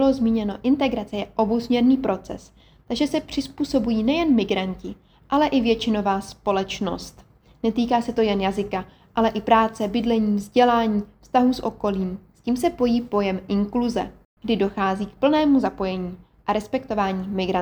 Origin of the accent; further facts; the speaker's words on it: Prague, Czechia; A já z Prahy.